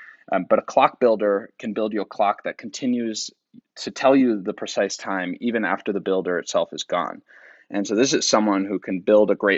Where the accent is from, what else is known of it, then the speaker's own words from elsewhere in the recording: New York, United States; I felt almost obligated as a New Yorker to pick one up.